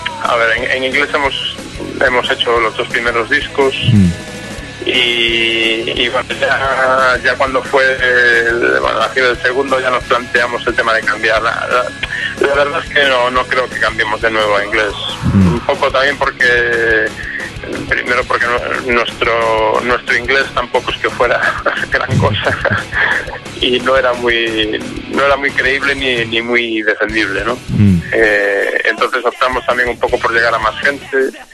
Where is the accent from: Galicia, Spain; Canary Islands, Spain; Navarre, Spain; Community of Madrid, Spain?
Galicia, Spain; Vigo; Pues nada, venimos desde Vigo, Galicia